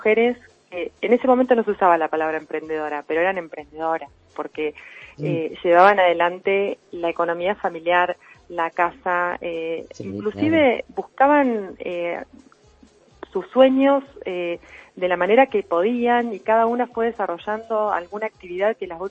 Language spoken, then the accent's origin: Spanish; Argentina; la variedad cultural que tenemos como argentinos